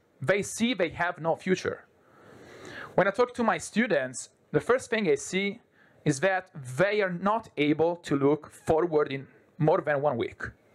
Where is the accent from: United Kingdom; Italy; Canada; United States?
Italy; I come from Italy, total disaster